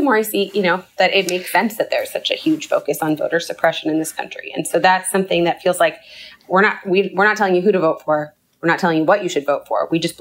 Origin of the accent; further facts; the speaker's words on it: Canada; also born or lived in United States; I grew up in Canada. I lived in the U.S. for 10 years.